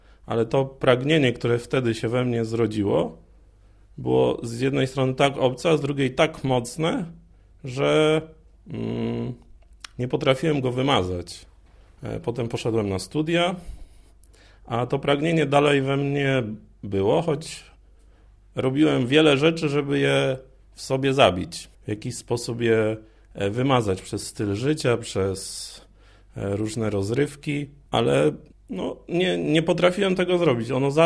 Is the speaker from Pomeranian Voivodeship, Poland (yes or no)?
no; Ostrów Wielkopolski, Greater Poland Voivodeship, Poland; pochodzę z Ostrowa Wielkopolskiego, a więc z południowej Wielkopolski. Jestem spoza diecezji, czy nawet spoza województwa.